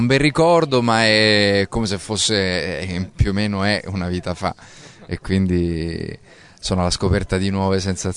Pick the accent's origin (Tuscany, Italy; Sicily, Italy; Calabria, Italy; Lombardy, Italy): Sicily, Italy; da siciliano è un piacere